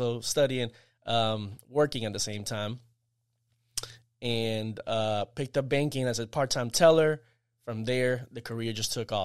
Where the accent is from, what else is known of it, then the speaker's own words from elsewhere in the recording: Tampa, Florida, United States; I grew up here in Tampa, Florida. Mm-hmm. So I went to high school, Jefferson High School, and attended college at USF also.